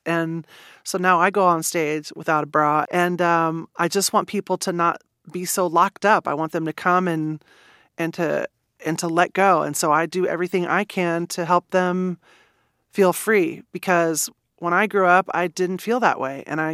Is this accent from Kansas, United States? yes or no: yes; Manhattan, Kansas, United States; born or raised there